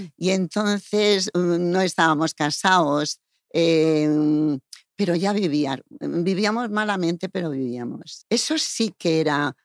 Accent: Jaén, Andalusia, Spain; Yo soy de Jaén, decía, oye.

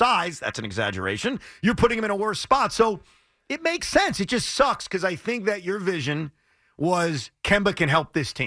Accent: Brooklyn, New York, United States; I'm from Brooklyn, but I grew up a Knicks fan.

